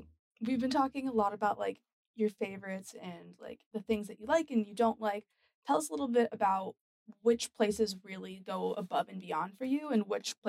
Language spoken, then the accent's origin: English; United States; Because I'm American, I'm very curious.